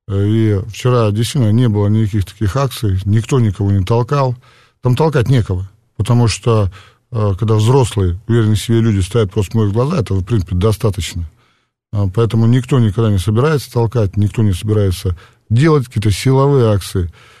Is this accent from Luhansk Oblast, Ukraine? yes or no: no; Mariupol, Donetsk Oblast, Ukraine; Я сам родом из Мариуполя, с юго-восточной Украины.